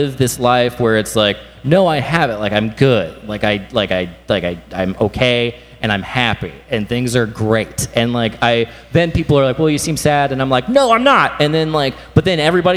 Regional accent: the South, United States; I also feel like I was raised in the South and like it was just terrible, and so like I escaped

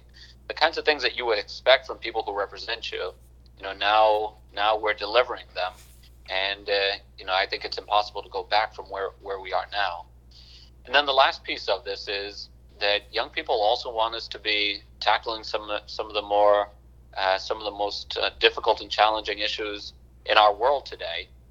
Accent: Providence, Rhode Island, United States; Because remember that I grew up in Providence in the 80s and 90s.

